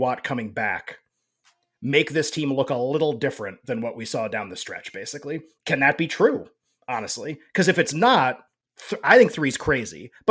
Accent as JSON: {"language": "English", "country": "United States", "said": "I will have action on the game because I'm an American."}